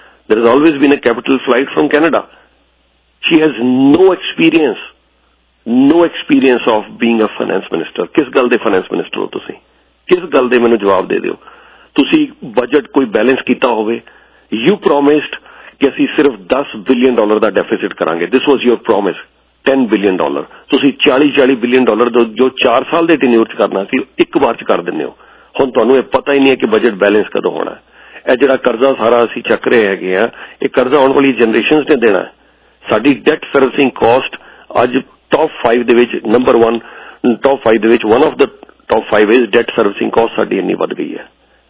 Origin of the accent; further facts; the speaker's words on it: Punjab, Pakistan; ਮੈਂ ਜਿੱਥੋਂ ਆਉਣਾ ਜਿੱਥੇ ਮੇਰਾ ਜਨਮ ਹੋਇਆ ਜਿਸ ਮਿੱਟੀ ਦਾ ਮੈਂ ਬਣਿਆ ਹੋਇਆ ਮੈਂ ਆਪਣੇ ਪੰਜਾਬ ਦੀ ਗੱਲ ਕਰਦਾ